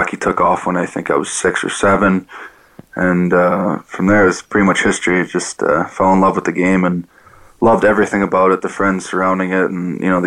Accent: Chicago, Illinois, United States; Well, I grew up in Chicago, a pretty big hockey area there.

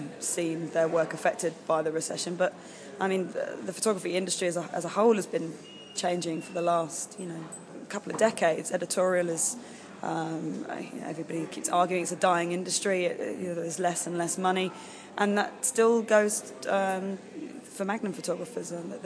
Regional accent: London, United Kingdom

